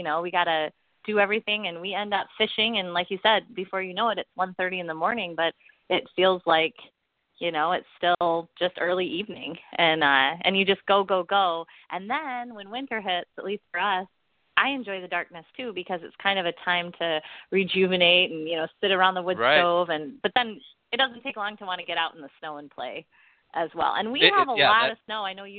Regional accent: Michigan, United States; now in Alaska, United States; And I think it's funny, you know, growing up in Michigan, you know, our parents would say, okay, come home when it gets dark.

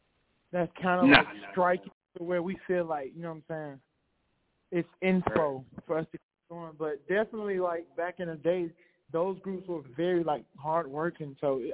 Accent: Atlanta, Georgia, United States; now in Tampa, United States; We're from Atlanta, Georgia, born and raised, but we're located in Tampa, traveling to Bristol, Tennessee.

